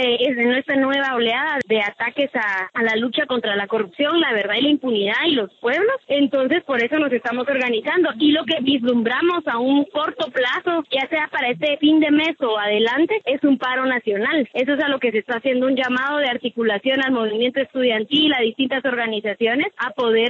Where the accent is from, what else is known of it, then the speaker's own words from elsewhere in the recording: Totonicapán, Guatemala; de Totonicapán y en el 2012 el gobierno